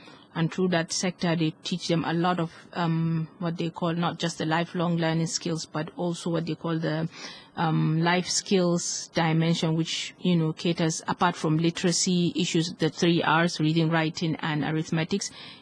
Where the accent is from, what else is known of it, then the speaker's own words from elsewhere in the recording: Nigeria; and I'm from Nigeria.